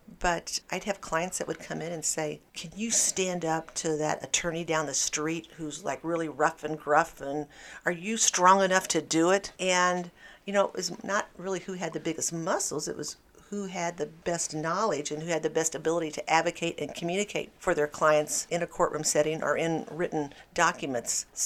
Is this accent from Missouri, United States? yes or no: yes; Hannibal, Missouri, United States; But I enjoyed my practice of law in Hannibal. It was my hometown.